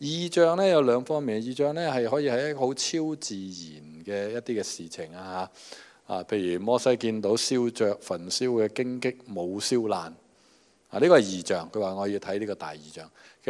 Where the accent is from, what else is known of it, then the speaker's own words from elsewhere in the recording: Guangdong, China; 咁我哋廣東人咧就如果你想用廣東話服侍咧